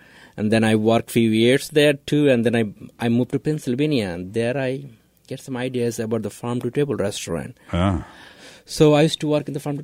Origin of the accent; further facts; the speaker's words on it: Bangladesh; I'm from Bangladesh.